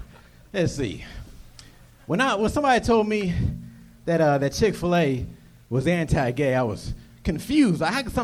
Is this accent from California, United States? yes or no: yes; Fairfield, California, United States; Bay Area, Fairfield, California.